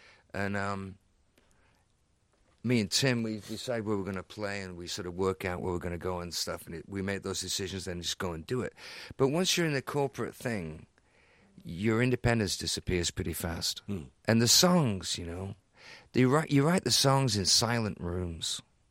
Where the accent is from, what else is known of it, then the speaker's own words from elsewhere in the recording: England, United Kingdom; and I'm English, and I'm bad, and that's what we call it, bad English.